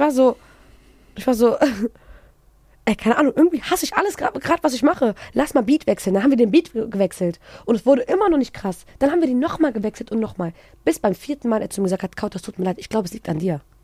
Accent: Germany; hättest du jetzt nicht gedacht, dass ich aus Deutschland komme

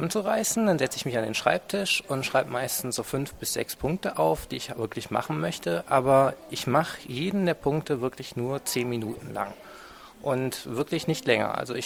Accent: Aachen, North Rhine-Westphalia, Germany; now in Dresden, Germany; Ich komme ursprünglich aus Aachen und wohne jetzt in Dresden

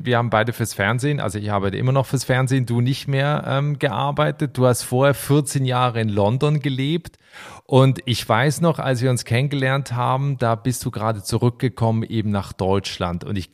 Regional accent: Switzerland; Denn mit Abstand wandern die meisten Deutschen jedes Jahr in die Schweiz aus, in mein Heimatland.

